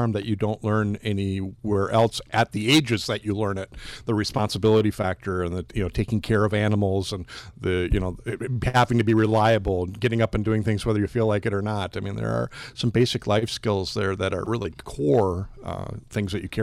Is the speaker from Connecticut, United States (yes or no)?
no; Milwaukee, Wisconsin, United States; I remember being a kid growing up in Milwaukee and people saying, oh, you old farmer